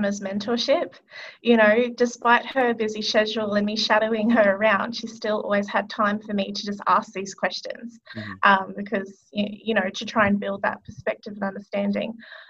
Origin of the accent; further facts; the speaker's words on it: Queensland, Australia; I think I read it recently when I took a flight to my hometown in Queensland.